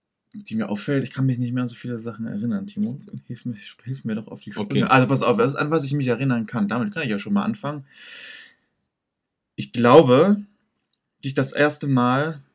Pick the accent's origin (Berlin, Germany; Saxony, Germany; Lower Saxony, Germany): Berlin, Germany; Zehlendorf; Ich komme ja aus Zehlendorf.